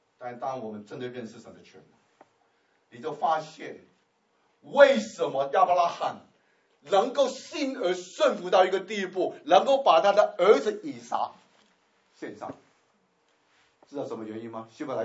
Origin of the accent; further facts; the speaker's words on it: China; 他们不猪肉啊，牛肉，讲错，我们中国人猪肉，他们是牛肉、羊肉